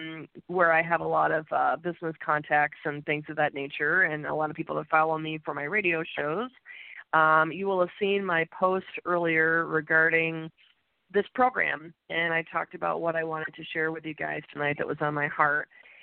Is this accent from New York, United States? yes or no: yes; New York, United States; now in Austin, United States; I am originally from New York. For those of you that have followed me for some time, you know this. And I didn't actually have allergy issues until I moved down to Texas.